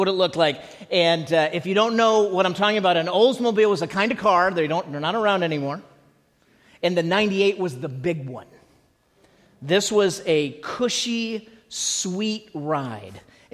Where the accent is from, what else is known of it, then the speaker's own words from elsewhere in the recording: Illinois, United States; I can remember when growing up in Illinois, we would travel to northern Wisconsin in that car